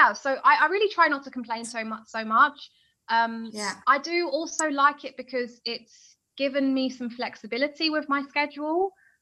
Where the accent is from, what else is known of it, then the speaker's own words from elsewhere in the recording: London, United Kingdom; also born or lived in New York, United States / Madrid, Spain; I'm from London, which is a huge, huge metropolitan city. And I've also lived in New York for a while, in a city, New York, and in Madrid.